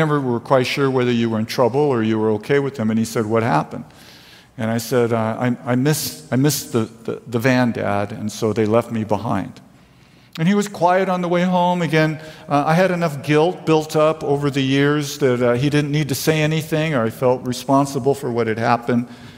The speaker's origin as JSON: {"language": "English", "town": "Vista", "region": "California", "country": "United States", "tie": "born or raised there", "said": "so I was raised in Vista"}